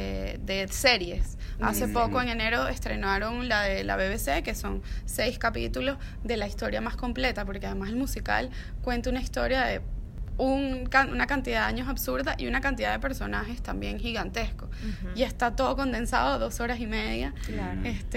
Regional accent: Venezuela; Por nuestra tradición musical como venezolanos

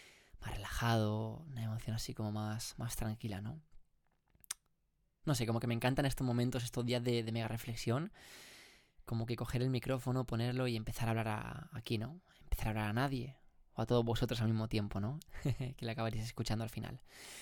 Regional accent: Barcelona, Catalonia, Spain; moved away as an adult; now in Canary Islands, Spain; decidí irme de casa de mis padres y me fui, ¿no? De la ciudad, me fui de Barcelona. Ahora estoy aquí de vuelta, pasando unos mesecitos, ahora en verano y demás, pero en breve me volveré a ir para Canarias, que es donde actualmente estoy viviendo

